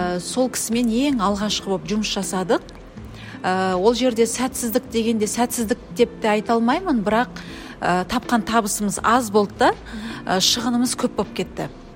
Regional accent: Jambyl Region, Kazakhstan; Мен Жамбыл облысының тумасымын.

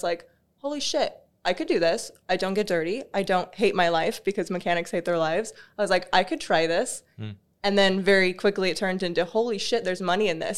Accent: Florida, United States; accent: American; Yeah, I'm from Florida.

